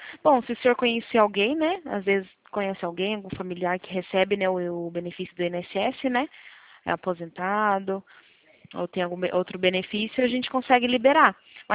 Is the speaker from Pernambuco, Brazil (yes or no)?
no; Bragança Paulista, São Paulo, Brazil; Sou da cidade de Bragança Paulista, interior de São Paulo.